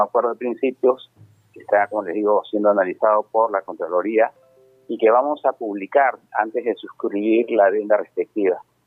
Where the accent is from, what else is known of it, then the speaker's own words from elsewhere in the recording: Peru; Es un convencimiento profundo como peruano de que esto no puede haber progreso